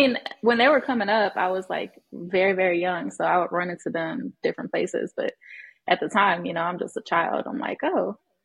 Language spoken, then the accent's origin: English; Houston, Texas, United States; Yeah, I grew up in Third Ward, and many people know that's where … is from, and … all of them.